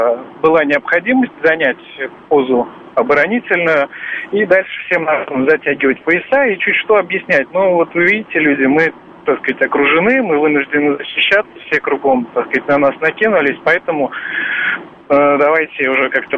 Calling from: Moscow, Russia; я из Москвы.

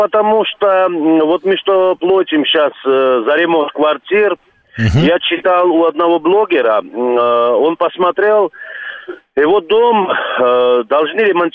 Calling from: Moscow, Russia; Я из Москвы вас беспокою

